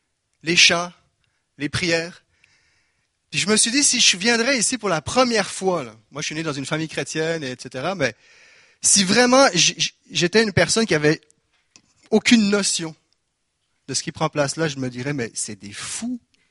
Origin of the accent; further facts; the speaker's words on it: Quebec, Canada; accent: Québécois; Dites-le-moi, est-ce que j'ai perdu mon accent ou été en voie de perdition mon accent du Québec après 6 mois? Il est encore là? Ok, yes, bon. Je ne vais pas renier non plus mes origines, mais mes origines québécoises.